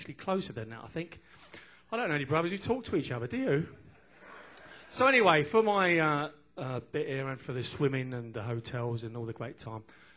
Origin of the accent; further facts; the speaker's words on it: England, United Kingdom; The police obviously don't realise we're English.